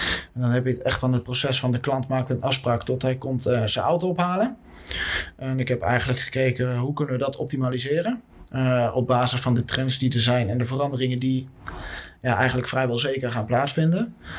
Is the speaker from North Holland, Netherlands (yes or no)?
no; Gelderland, Netherlands; Ja, ik kom uit de Betuwe. Dus dan zeggen ze, jullie werken allemaal tussen de appels en de peren.